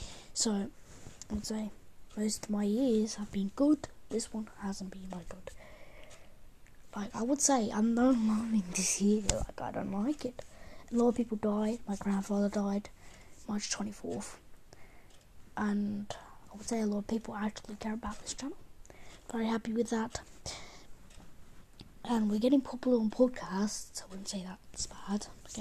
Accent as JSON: {"language": "English", "country": "Bulgaria", "said": "Because I'm from Bulgaria. I'm actually from Bulgaria."}